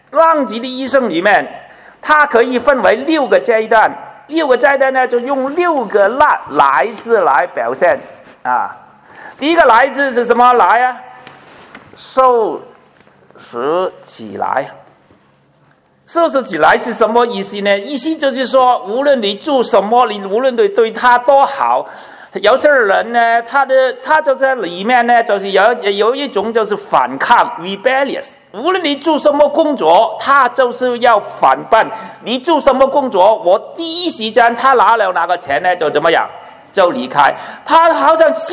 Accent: Guangdong, China; 所以世界上有一句说话，就是我们广东人说

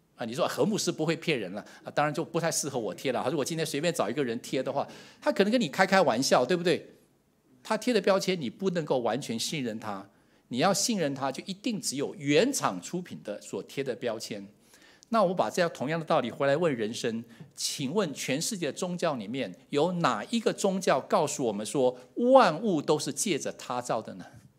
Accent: Taiwan; 好像我从台湾来

